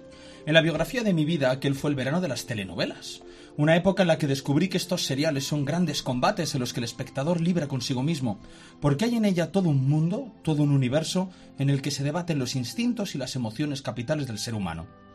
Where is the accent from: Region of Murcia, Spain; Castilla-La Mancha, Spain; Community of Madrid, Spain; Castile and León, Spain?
Castile and León, Spain; Ávila; Aunque los que somos de Ávila y le conocemos, le llamamos por su nombre de pila, el auténtico.